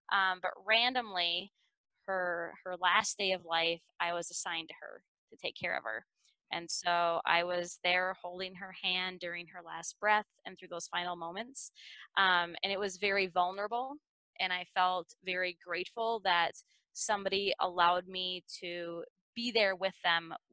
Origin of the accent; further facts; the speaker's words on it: Alexandria, Minnesota, United States; Yeah, so I grew up in Minnesota. I grew up in a lake community called Alexandria, Minnesota.